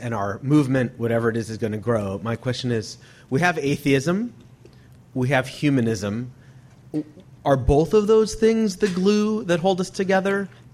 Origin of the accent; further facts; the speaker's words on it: Bellingham, Washington, United States; from Bellingham, Washington.